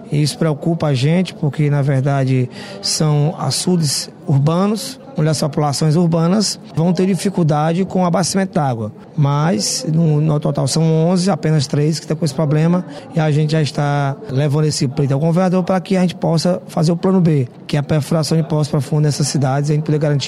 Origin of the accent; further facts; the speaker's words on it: Tamboril, Ceará, Brazil; no município de Tamboril, que é minha terra natal